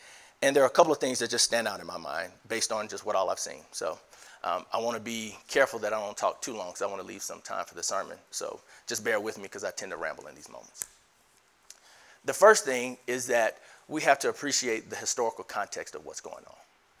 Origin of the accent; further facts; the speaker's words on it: Birmingham, Alabama, United States; I grew up in Birmingham, Alabama. My parents grew up in a segregated Birmingham.